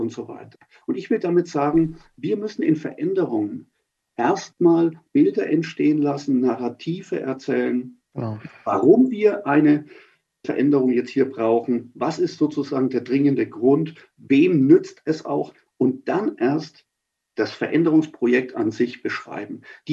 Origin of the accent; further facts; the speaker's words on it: Nuremberg, Bavaria, Germany; Wenn ich als Nürnberger, meine Söhne, die sind in München sozialisiert